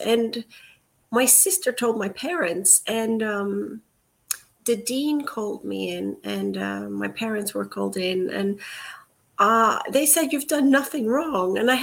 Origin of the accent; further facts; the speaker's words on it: Singapore; also born or lived in Malaysia; when I was a child, I grew up in Singapore and Malaysia. We moved there for several years.